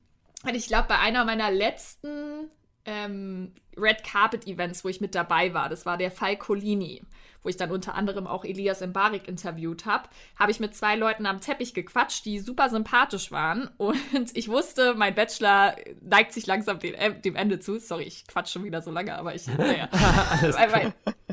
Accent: Berlin, Germany; So, und ich bin ja aus Berlin und habe mir ja irgendwann mal gedacht, ja, ich ziehe mal nach Mittweida, weil irgendwie mein Onkel da mal hingezogen ist, also auch ein Berliner.

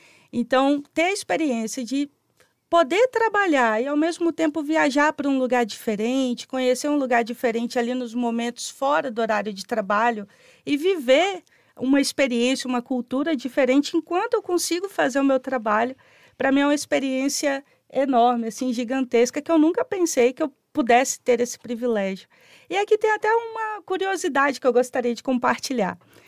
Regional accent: Linhares, Espírito Santo, Brazil; Eu sou de Linhares, Espírito Santo. Fica aí a 2 horas de carro, 2 horas e meia da capital Vitória.

